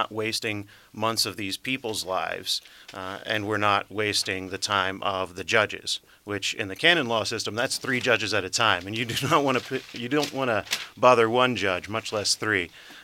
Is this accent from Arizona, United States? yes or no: no; South Carolina, United States; now in Spokane, United States; I grew up in South Carolina in the Hill Country, not far from the Appalachians, just as we sit in the shadow of the Rockies here. Very agricultural area